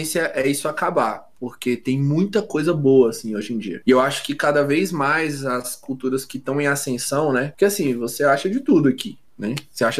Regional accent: Brasília, Federal District, Brazil; Eu sou de Brasília, né? Eu vim daqui e é isso.

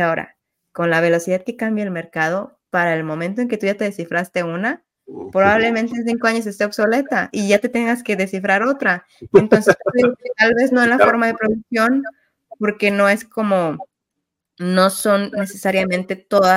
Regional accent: Mexico; traslademos ese conocimiento que tenemos como buenos mexicanos del chile

